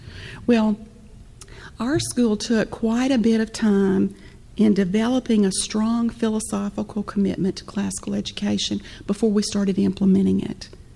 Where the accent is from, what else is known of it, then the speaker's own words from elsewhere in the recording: the South, United States; and I'm from the South, y'all, so I'm not sure where everybody's from